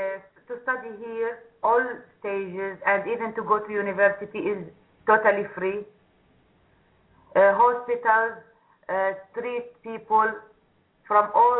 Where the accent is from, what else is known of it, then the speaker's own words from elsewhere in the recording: Damascus, Damascus Governorate, Syria; I live now in Damascus. I was raised in Damascus. I am a mechanic engineer, automotive engineer.